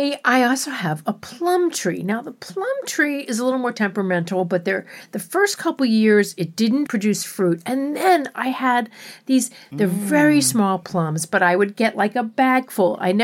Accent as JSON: {"language": "English", "town": "Miami Beach", "region": "Florida", "country": "United States", "tie": "born or raised there", "also_born_or_lived": "Alabama", "said": "When I was growing up in Miami, though, Miami Beach, we did have some fruit trees"}